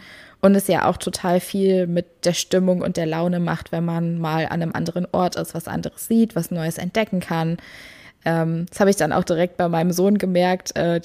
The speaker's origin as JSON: {"language": "German", "town": "Wuppertal", "region": "North Rhine-Westphalia", "country": "Germany", "tie": "born or raised there", "said": "Wir kommen ja beide aus Wuppertal, sind da aufgewachsen"}